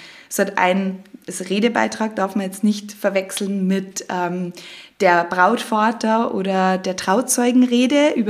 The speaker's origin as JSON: {"language": "German", "town": "Piding", "region": "Bavaria", "country": "Germany", "said": "Pieding. Genau. Ich sage immer, ich komme auch aus Salzburg, weil das deutlich bekannt ist als Pieding."}